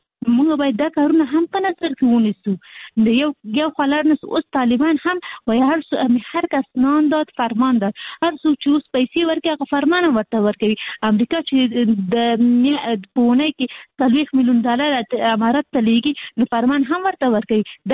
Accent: Kabul, Afghanistan; موږ اصلي د کابل یو

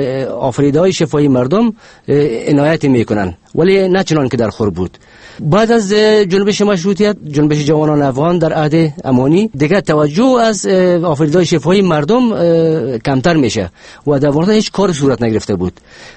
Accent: Kabul, Afghanistan; born there; در سال 1329 در شهر کابل به دنیا آمدیم.

